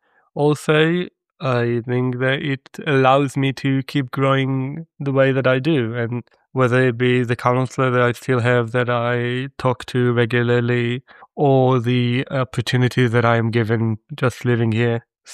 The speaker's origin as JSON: {"language": "English", "town": "Nof HaGalil", "region": "Northern District", "country": "Israel", "said": "So I just omit it and say that I'm from Nof HaGalil, and that's it."}